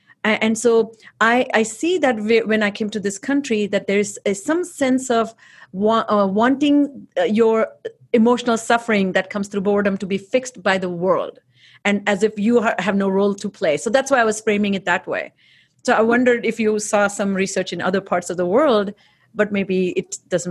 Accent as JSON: {"language": "English", "country": "India", "tie": "born or raised there", "said": "I grew up in India"}